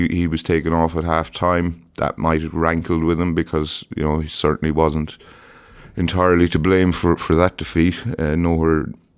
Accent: Ireland; Well, I'm fully Irish, and my name isn't even remotely Irish.

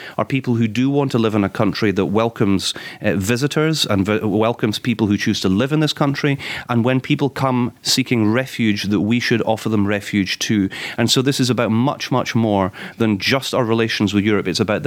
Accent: Wimbledon, London, United Kingdom; born there; notwithstanding my accent. I am English by birth. I was born in Wimbledon.

